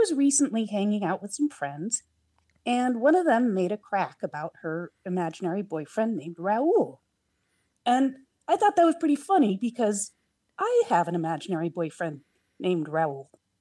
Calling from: Portland, Oregon, United States; I'm calling from Portland, Oregon.

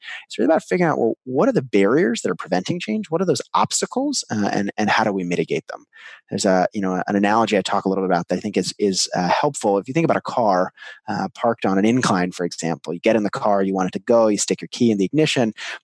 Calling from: North Carolina, United States; Today I'm in North Carolina.

